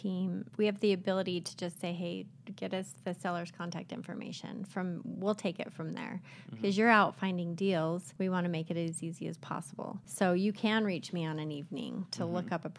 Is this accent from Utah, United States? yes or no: yes; Utah, United States; I born and raised in Utah. So I know the industry really well in Utah.